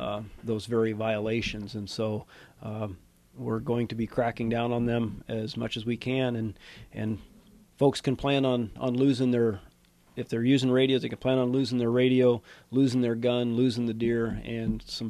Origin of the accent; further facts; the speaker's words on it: Iowa, United States; I was born and raised in Southwest Iowa.